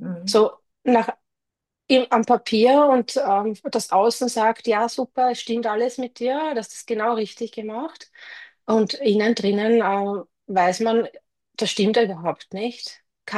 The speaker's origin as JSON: {"language": "German", "country": "Austria", "said": "Also waren sie quasi im Leo, sagt man bei uns in Österreich, ja, im sicheren Hafen"}